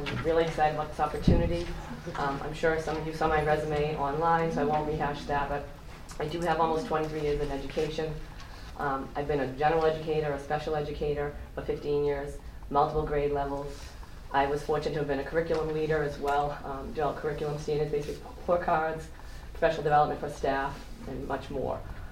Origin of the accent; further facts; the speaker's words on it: Boston, Massachusetts, United States; In fact, I grew up in Dorchester, Boston Public Schools. I was a tough city girl, not really.